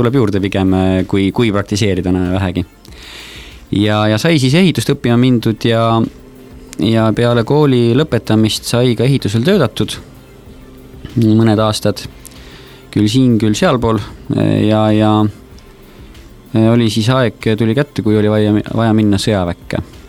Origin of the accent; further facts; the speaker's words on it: Pärnu, Pärnu County, Estonia; olen täitsa siit Pärnust pärit. Sündinud, kasvanud, elanud, tööd teinud, õppinud